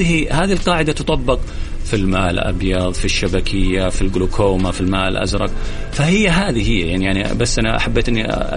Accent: Saudi Arabia; هذا المشهور في العالم كله تقريبا، وعندنا في السعودية برضه

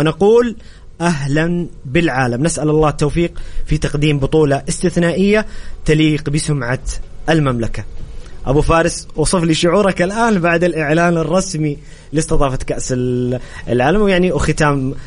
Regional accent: Egypt; لقد تشرفنا اليوم كمصريين وعرب

